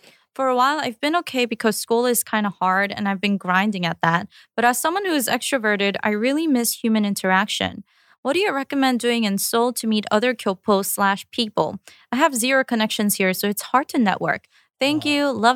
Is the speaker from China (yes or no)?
yes; China; also born or lived in South Korea; I am Korean, but I grew up in China and have been attending an international school since I was a toddler. Therefore, my Korean is really bad, like noticeably bad.